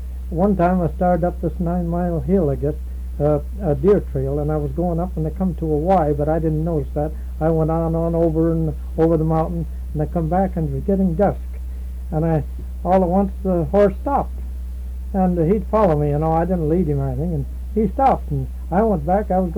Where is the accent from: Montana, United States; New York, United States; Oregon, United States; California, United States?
Montana, United States; And it's like I was raised in Montana.